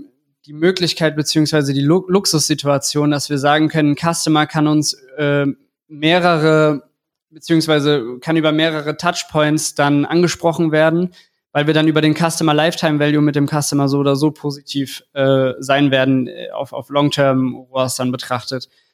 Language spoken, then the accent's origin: German; Frankfurt, Hesse, Germany; als Frankfurter